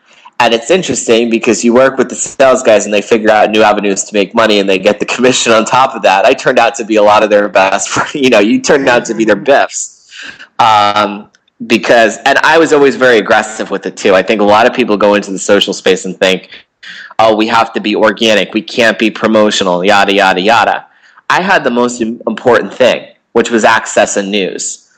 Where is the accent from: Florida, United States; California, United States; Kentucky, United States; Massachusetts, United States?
Massachusetts, United States; Boston; knowing I was from Boston.